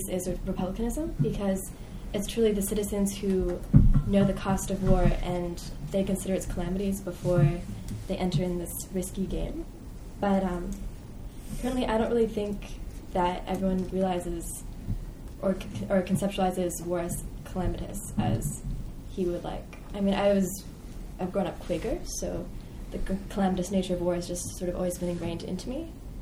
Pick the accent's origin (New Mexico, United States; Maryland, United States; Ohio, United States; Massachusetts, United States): Maryland, United States; Baltimore; I'm from Baltimore, Maryland